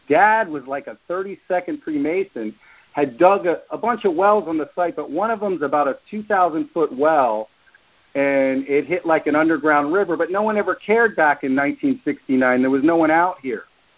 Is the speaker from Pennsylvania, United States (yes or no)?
no; Davie, Florida, United States; also born or lived in South Miami; I'm a Florida native. I was born in South Miami, but we kind of moved to Davie, which is like Fort Lauderdale, the suburbs of Fort Lauderdale. That's the east coast of Florida, South Florida, Palm Beach, Broward, and Dade.